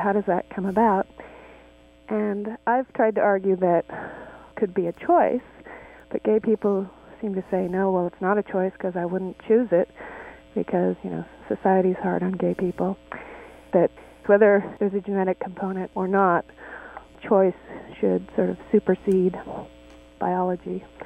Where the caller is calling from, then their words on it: San Francisco, California, United States; San Francisco.